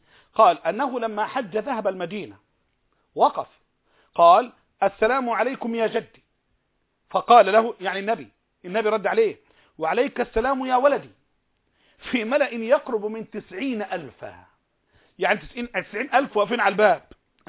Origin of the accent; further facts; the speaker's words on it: Egypt; لقيت احنا اعظم مقاس عندنا في مصر 44